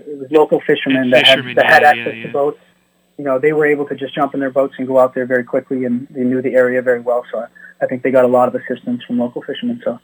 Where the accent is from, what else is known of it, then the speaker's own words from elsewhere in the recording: Cape Breton, Nova Scotia, Canada; And of course, growing up in Cape Breton is definitely one of them.